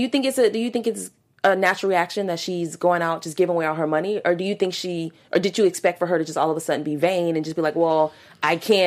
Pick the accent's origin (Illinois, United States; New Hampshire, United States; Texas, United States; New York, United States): Texas, United States; Houston; But anyways, because I'm from Houston, so I was like, I have to point that out.